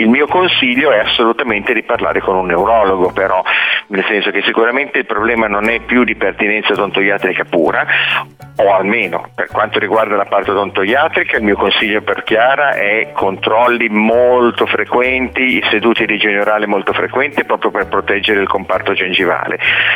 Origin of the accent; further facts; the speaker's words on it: Milan, Lombardy, Italy; io sono di Milano